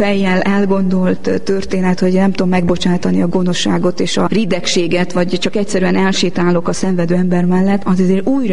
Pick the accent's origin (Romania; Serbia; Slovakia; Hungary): Romania; Corund, Harghita; Ott Korondon ugye katolikusnak neveltek a szüleim, hiszen a falu katolikus maradt a sok-sok református község közepette.